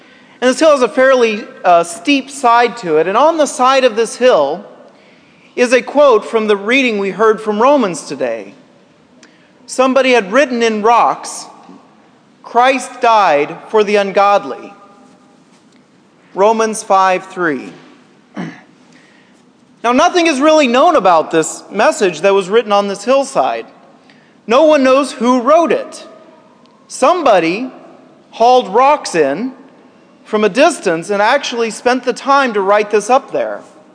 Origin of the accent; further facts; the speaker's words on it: Kansas, United States; Many of you have probably seen that my home state of Kansas was in the news this week